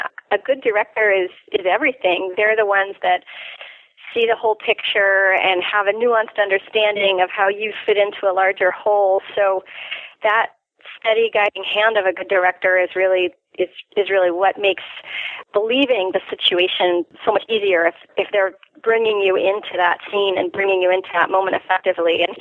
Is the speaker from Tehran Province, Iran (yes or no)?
yes; Tehran, Tehran Province, Iran; Yes, I was born in Tehran, Iran. My parents were working there as archaeologists. So my father is Scottish and my mother's Israeli, and they were both doing a lot of digging in Iran on dig sites. So I grew up in the British Institute in Tehran